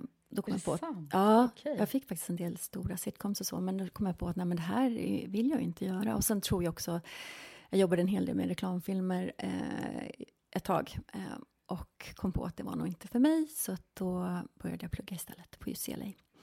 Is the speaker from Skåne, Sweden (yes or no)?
no; Tyresö, Stockholm County, Sweden; moved away as an adult; also born or lived in Spain / England / Los Angeles, United States; Jag är uppväxt här i Sverige, i Tyresö. Kom från egentligen en ganska religiös familj. Ja. Och flyttade när jag var 18 år, flyttade jag utomlands.